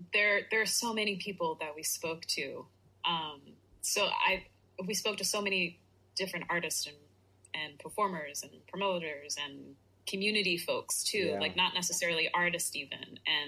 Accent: North Carolina, United States; I must have mentioned that I grew up in North Carolina.

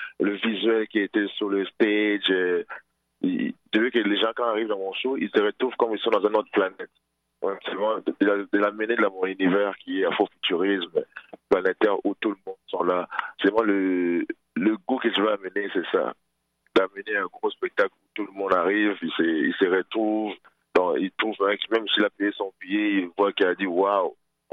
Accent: Kinshasa, DR Congo; Moi, je viens du Congo, Kinshasa, et j'ai grandi dans la famille musicale.

